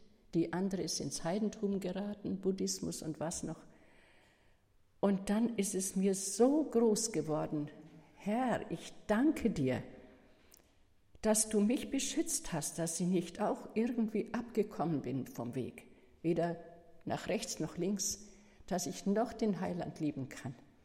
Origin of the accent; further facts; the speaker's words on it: Bavaria, Germany; Übrigens, wir kommen aus Mittelfranken, ja, da unten bei Nürnberg. Da haben wir gewohnt nach dem Krieg. Und es war kein Geld, wir waren arme Leute.